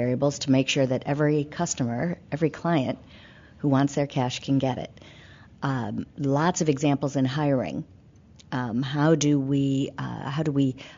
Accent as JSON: {"language": "English", "region": "Midwest", "country": "United States", "tie": "born or raised there", "said": "I grew up in the Midwest."}